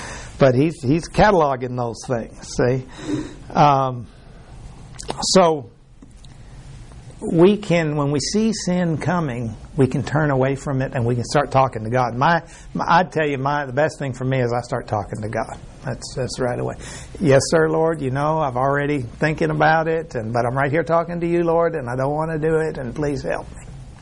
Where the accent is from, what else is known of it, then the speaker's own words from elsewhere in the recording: Mexico; I was raised in Mexico, old Mexico. And it's a big, beautiful country, just huge open areas, mountains, trees, rivers.